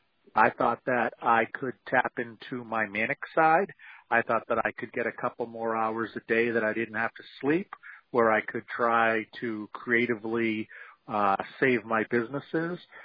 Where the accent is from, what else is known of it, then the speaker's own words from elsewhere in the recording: Maine, United States; As you mentioned … I am from the Central Maine area.